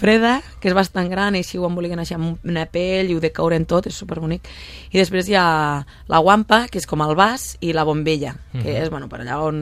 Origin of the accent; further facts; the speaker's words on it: Tàrrega, Catalonia, Spain; Jo sóc de Tàrrega, província de Lleida.